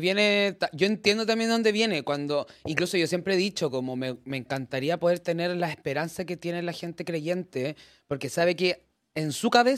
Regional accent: Chile; Como cualquier chileno, cristiana, sí.

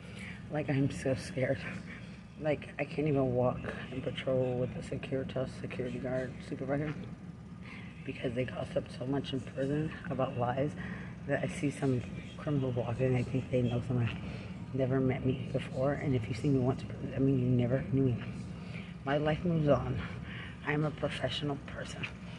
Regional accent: Lubbock, Texas, United States; I'm from Lubbock, Texas.

